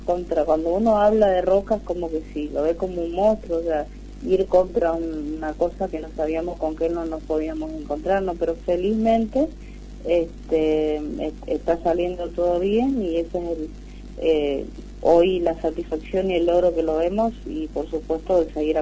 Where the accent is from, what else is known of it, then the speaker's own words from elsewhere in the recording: Misiones, Argentina; estoy pensando en mi pueblo, de Misiones